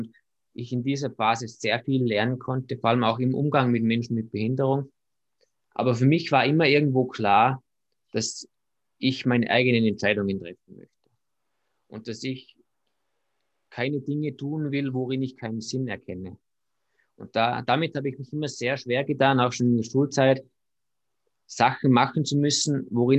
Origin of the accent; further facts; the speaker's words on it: Austria; bei uns in Österreich Volksschule, Hauptschule, dann Gymnasium, Matura, also Abi.